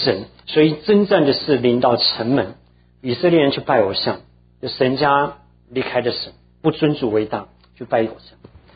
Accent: Taiwan; now in United States; 所以我小的时候在台湾长大，我父母亲都当然也在这里啊

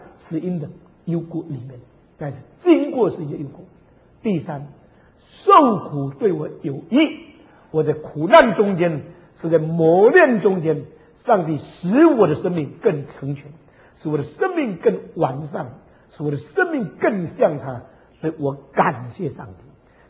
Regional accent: China; born there; moved away; also born or lived in Indonesia; 为什么把我生在中国又把我带到印尼？我相信有神的旨意。为什么把我生在印尼把我放在共产党学校？

